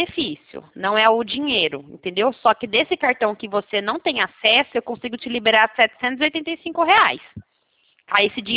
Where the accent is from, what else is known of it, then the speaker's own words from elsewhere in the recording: São Paulo, Brazil; Eu sou aqui do estado de São Paulo